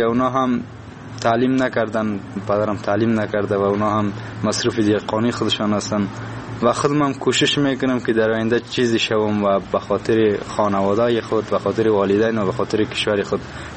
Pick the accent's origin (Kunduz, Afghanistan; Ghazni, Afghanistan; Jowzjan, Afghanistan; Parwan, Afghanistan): Kunduz, Afghanistan; Khanabad; born there; از ولایت قندوز در ولسوالی خان‌آباد به دنیا آمدیم.